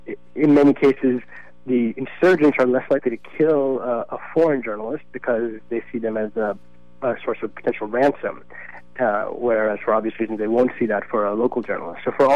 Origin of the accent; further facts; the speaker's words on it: United States; but less so for me as an American.